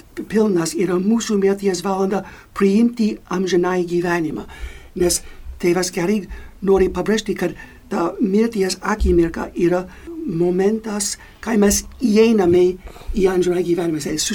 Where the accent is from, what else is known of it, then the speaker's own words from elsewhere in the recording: United States; Lithuanian is a second language; aš esu amerikietis, atsivežau, kai nuo 22 metų buvo pakrikštytas